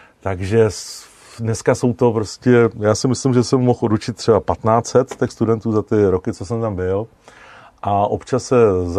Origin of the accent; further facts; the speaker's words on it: Kolín, Central Bohemian Region, Czechia; now in Ústí nad Labem, Czech Republic; já jsem z Kolína, v Ústí a nad Labem jsem se ocitl kvůli studiím